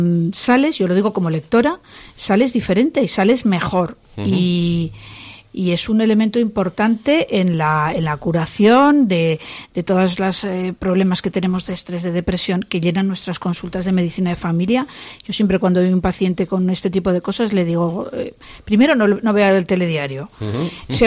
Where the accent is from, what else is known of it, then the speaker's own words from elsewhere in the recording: Aragon, Spain; Que como soy aragonesa, pues siempre acude mucha gente allí